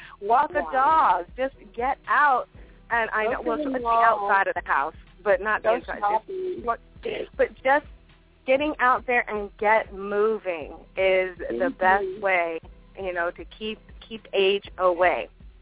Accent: East Coast, United States; I'm from the East Coast, so I know firsthand.

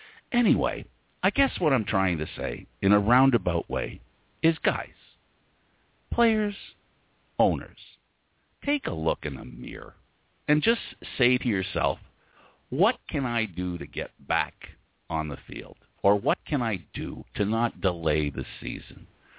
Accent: Canada; As a Canadian, we don't have many opportunities to do that.

